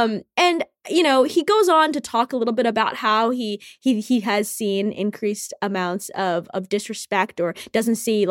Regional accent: Ethiopia; moved away; my family, we're Eritreans. We're growing up in Ethiopia

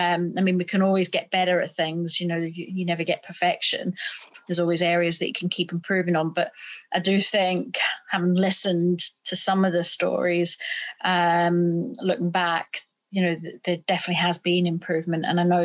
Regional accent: Northern Ireland, United Kingdom; I come from Northern Ireland, so I suppose for me it was like that's home and things.

